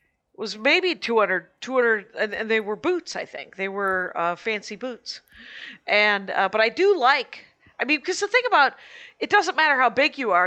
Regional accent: Wisconsin, United States; we would try to go low because we're from Wisconsin.

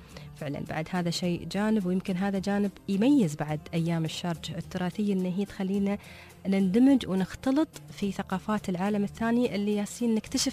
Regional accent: Abu Dhabi, United Arab Emirates; عندنا في أبوظبي كذلك عندهم أنواع معينة.

